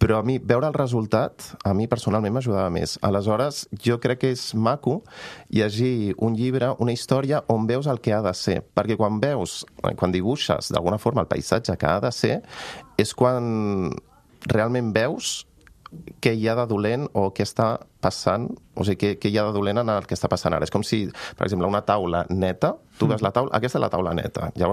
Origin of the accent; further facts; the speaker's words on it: Sant Just Desvern, Catalonia, Spain; em va reconciliar també amb Sant Just, amb el meu poble